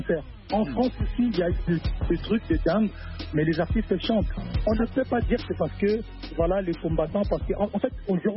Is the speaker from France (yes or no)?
no; Kinshasa, DR Congo; moi je suis natif de Kinshasa